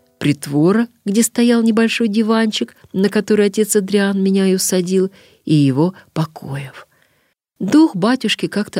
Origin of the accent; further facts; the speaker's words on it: Cheboksary, Chuvashia, Russia; Родом она была из Чебоксара. Это моя малая родина.